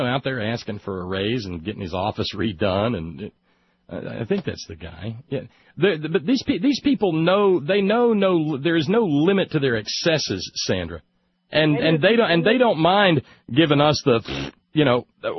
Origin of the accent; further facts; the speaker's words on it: Alabama, United States; moved away; if I was still living where I grew up in Alabama, he'd be my congressman